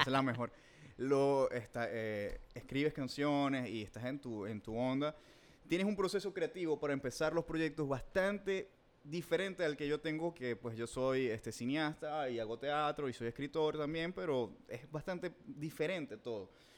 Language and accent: Spanish; Maracaibo, Zulia, Venezuela; vos y yo somos maracuchos, pero somos muy diferentes